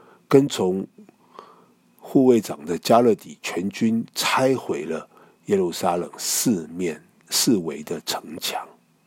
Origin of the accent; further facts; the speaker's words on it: China; 其实这是我们中国人的问题